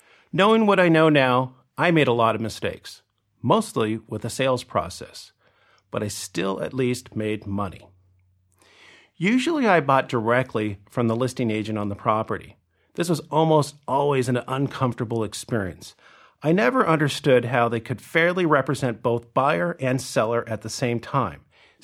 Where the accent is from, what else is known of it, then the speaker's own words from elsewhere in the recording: California, United States; To start, I grew up in Southern California, the middle of three boys.